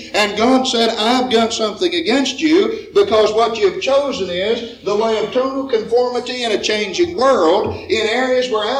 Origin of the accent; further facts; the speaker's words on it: West Virginia, United States; moved away as an adult; also born or lived in Kentucky; now in Barberton, United States; for me to have been 10 years in Kentucky to Barberton, Ohio, even though I came from West Virginia and knew something about the kind of folks that are more in the north than in the south